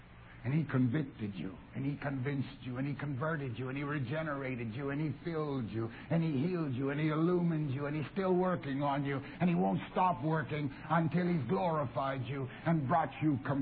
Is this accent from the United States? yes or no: no; Canada; because I'm a Canadian.